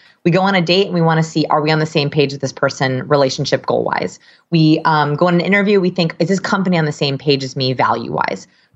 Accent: Portland, United States; I'm in marketing and I've been doing it for about 5 years and I grew up here in Portland

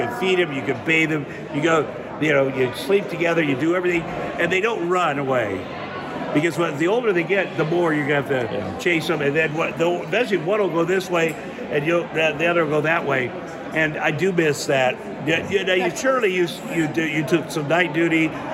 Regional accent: Iowa, United States; I grew up in the Midwest, in Iowa

